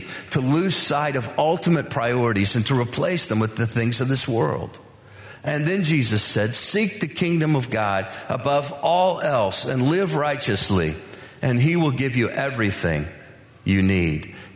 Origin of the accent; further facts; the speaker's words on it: United States; born there; Look, I'm an American citizen. I'm proud to be so. I consider myself fortunate to have been born in a land of such great freedom and opportunity.